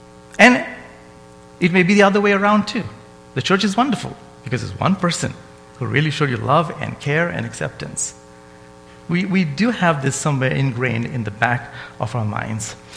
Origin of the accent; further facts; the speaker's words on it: India; As I said, I grew up in India